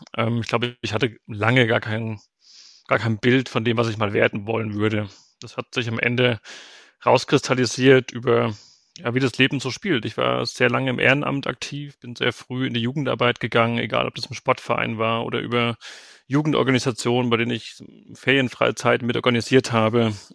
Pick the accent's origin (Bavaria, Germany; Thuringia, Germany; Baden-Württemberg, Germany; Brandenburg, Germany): Bavaria, Germany; Damals war meine Heimat die Region rund um Würzburg.